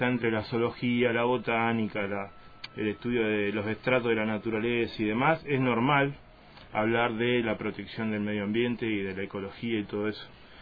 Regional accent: Argentina; Mucha gente que migra después extraña el hecho de esta cosmovisión que solo tenemos los argentinos.

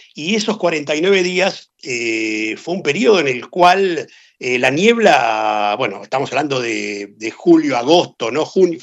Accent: Argentina; moved away; soy argentino, mi historia es la historia argentina y estoy viviendo circunstancialmente aquí, pero mis raíces y yo soy argentino hasta la médula.

